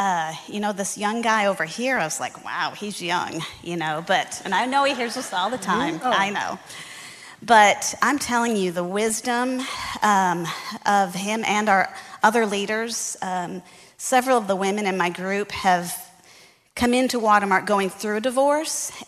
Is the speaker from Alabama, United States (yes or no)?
no; Michigan, United States; I was raised in the church. In fact, I feel like I'm at my Southern Baptist roots growing up in Michigan, where they'd have testimony night